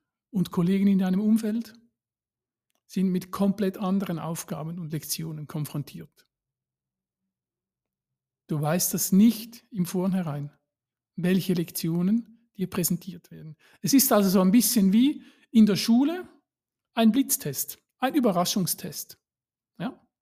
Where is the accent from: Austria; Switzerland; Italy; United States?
Switzerland; bei uns in der Schweiz